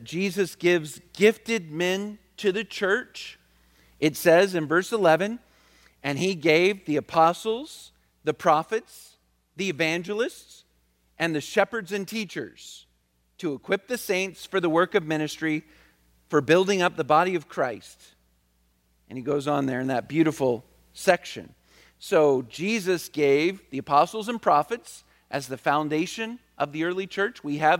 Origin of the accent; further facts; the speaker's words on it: the South, United States; You know, I grew up in the South, and churches I had, we had revivals